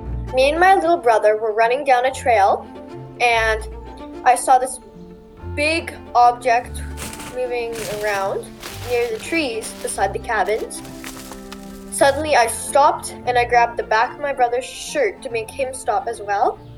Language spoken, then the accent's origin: English; Grande Prairie, Alberta, Canada; I am from Grand Prairie, Alberta, Canada.